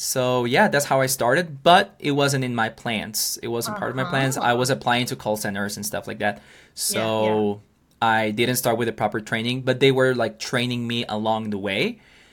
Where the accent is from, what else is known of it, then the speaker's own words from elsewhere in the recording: Guatemala; English is a second language; I'm from Guatemala. I was born and raised here in Guatemala. I'm 28 years old, and I'm an English teacher.